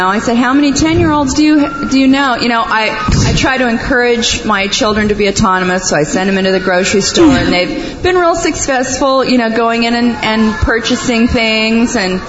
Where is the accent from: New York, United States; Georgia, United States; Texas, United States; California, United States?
California, United States; from California